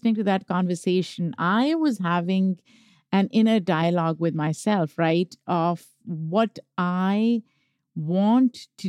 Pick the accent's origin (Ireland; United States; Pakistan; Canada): Pakistan; Look, I grew up in Pakistan. Keeping your skin light is one of the biggest obsessions.